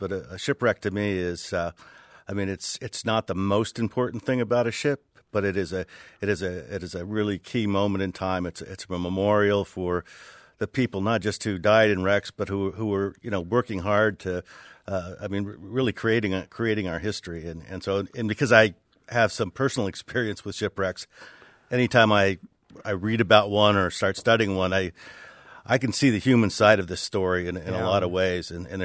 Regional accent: Alaska, United States; I'm this guy from Alaska. I'm the saltwater guy.

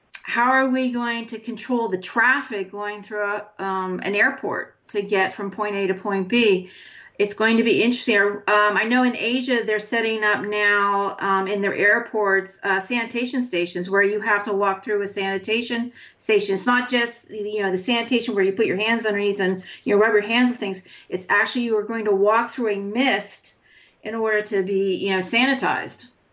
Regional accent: Johnstown, Pennsylvania, United States; I can speak for my own hometown back in Pennsylvania. I am from Pennsylvania. Johnstown holds Thunder in the Valley every summer.

